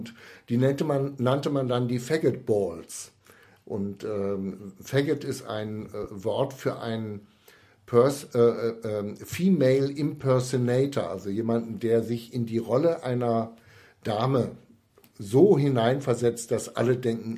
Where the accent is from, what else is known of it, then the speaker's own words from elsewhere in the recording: Cologne, North Rhine-Westphalia, Germany; ich bin in Köln aufgewachsen, wenn auch nicht geboren.